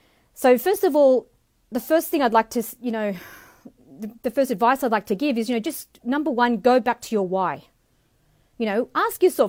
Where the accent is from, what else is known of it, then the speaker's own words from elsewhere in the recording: Australia; And as some of you may know, alhamdulillah, I'm Australian